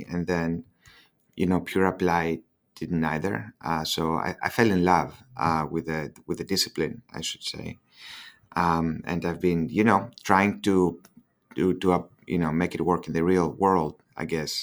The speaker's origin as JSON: {"language": "English", "country": "Greece", "second_language": "English", "moved": "as an adult", "lives_now": "United States", "said": "I'm from Greece."}